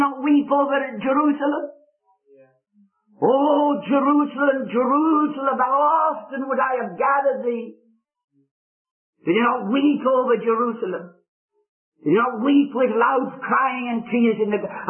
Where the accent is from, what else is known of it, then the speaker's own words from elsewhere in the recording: Scotland, United Kingdom; I love, being Scottish, I love the Scottish poet Robert Burns